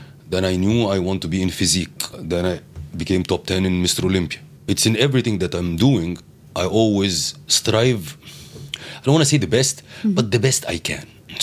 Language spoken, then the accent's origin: English; Egypt; I come from Egypt and I grew my career in two different countries